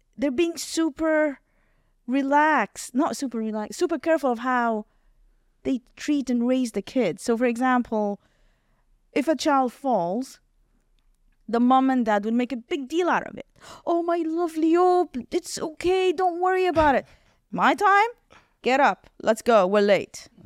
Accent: Khartoum, Sudan; So I was born and raised in Khartoum, which is the capital of Sudan.

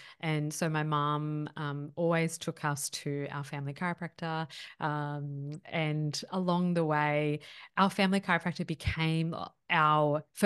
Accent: Queensland, Australia; No, I grew up in Queensland.

